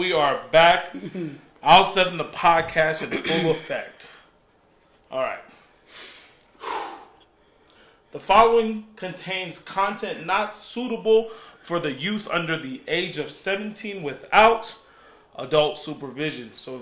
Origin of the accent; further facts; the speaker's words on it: California, United States; I was heavily influenced growing up in California by West Coast music.